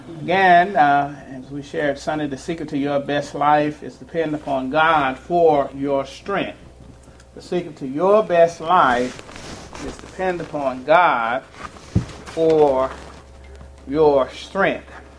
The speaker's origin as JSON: {"language": "English", "town": "Dallas", "region": "Texas", "country": "United States", "said": "as you know, I'm originally from Dallas."}